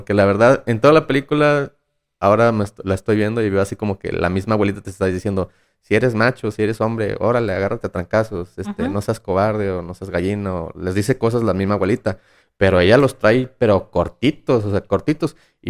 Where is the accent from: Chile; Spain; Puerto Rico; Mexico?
Mexico; porque somos machos mexicanos, alfa, lo que tú quieras